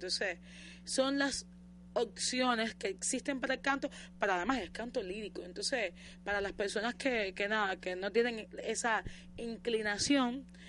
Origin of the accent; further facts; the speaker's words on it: Diez de Octubre, Havana, Cuba; empecé a estudiar piano y a cantar en el coro de la comunidad de 10 de octubre, que es de donde soy.